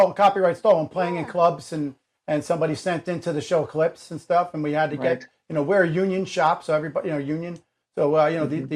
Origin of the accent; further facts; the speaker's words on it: New Jersey, United States; I'm Italian from North Jersey.